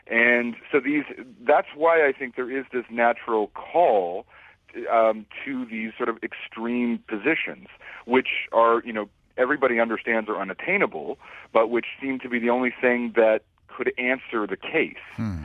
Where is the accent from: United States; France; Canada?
Canada; To me, as a Canadian, like my instinct is to have the most boring politician possible.